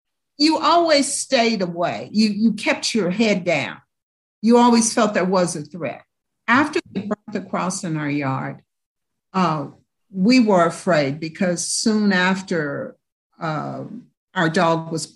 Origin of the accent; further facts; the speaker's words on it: Louisville, Kentucky, United States; born there; Well, yes, I was born in the Jim Crow South in Louisville, Kentucky.